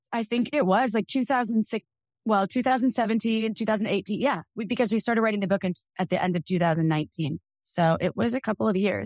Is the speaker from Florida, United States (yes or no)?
no; Wisconsin, United States; because I grew up in Wisconsin